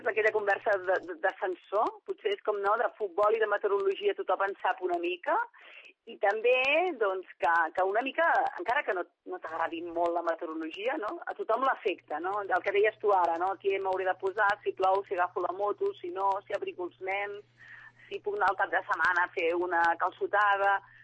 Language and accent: Catalan; Berga, Catalonia, Spain; Jo sóc de Berga